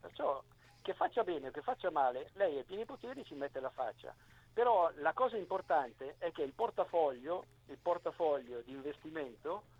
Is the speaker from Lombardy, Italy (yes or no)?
yes; Lecco, Lombardy, Italy; io vengo da Lecco, siamo più o meno della stessa generazione, lui è in 53, io sono in 54